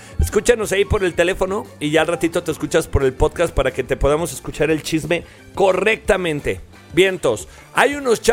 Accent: Mexico; Pero sí, ya, ¿cómo también somos los mexicanos, verdad?

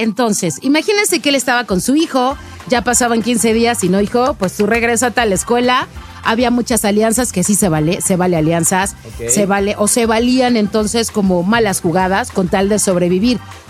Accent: Mexico; Él, como buen mexicano, somos súper chambitas todos los mexicanos o la mayoría, ¿no?

